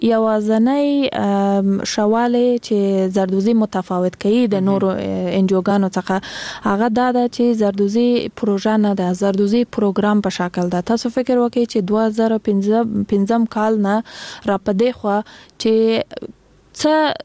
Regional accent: Kandahar, Afghanistan; زه خپل د کندهار د ولایت یم

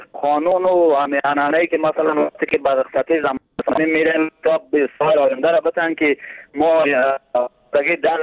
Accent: Badakhshan, Afghanistan; در مناطقی که مثلا ما خودم از بدخشان هستم زندگی میکنیم اونجا

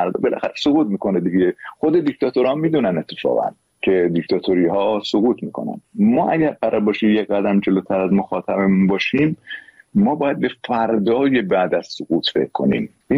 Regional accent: Iran; به زندگی خودم به عنوان یه ایرانی

